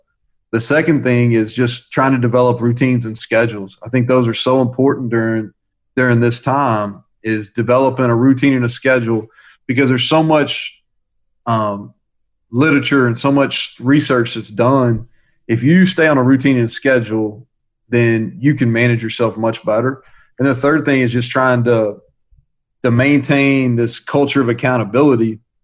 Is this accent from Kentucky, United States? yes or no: yes; Kentucky, United States; I grew up, and I'm from Kentucky, so you know I like basketball.